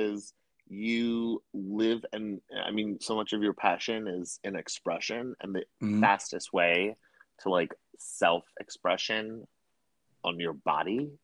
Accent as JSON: {"language": "English", "town": "Philadelphia", "region": "Pennsylvania", "country": "United States", "tie": "born or raised there", "said": "And I remember I grew up in Pennsylvania and Philadelphia."}